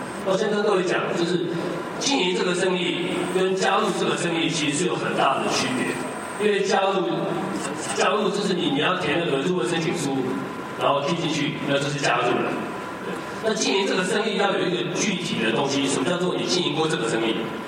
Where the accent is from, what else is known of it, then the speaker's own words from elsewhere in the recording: Taiwan; 大家好，我来自台湾